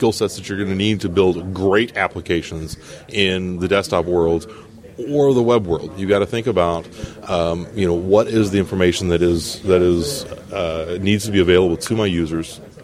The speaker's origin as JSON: {"language": "English", "region": "Arkansas", "country": "United States", "tie": "born or raised there", "said": "But the one, yeah, I grew up in Arkansas."}